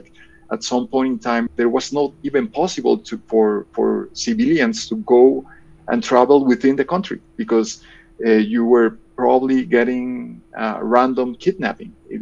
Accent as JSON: {"language": "English", "town": "Bogota", "region": "Bogotá", "country": "Colombia", "tie": "born there", "second_language": "English", "said": "As I said, like I was born in Bogota. Bogota is in the mountains"}